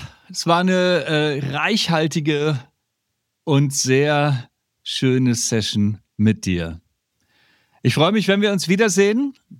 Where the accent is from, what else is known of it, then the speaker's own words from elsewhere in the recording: Hamburg, Germany; aus Hamburg